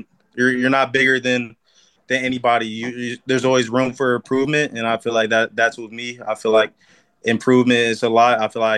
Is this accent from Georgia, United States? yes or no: yes; Gwinnett, Georgia, United States; I'm in Gainesville, Georgia, but kind of Atlanta area. I'm from Gwinnett, so it's about probably like 30 minutes south of Gwinnett.